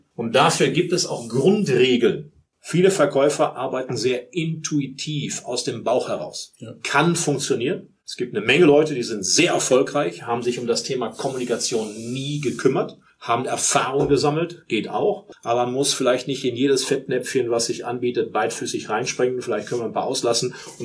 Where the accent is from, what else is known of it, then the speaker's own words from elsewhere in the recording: Rhineland, Germany; Ich komme aus dem Rheinland